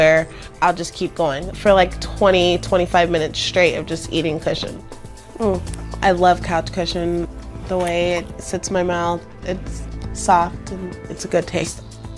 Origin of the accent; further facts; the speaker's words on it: Bradenton, Florida, United States; I'm 30 years old. I'm from Bradenton, Florida.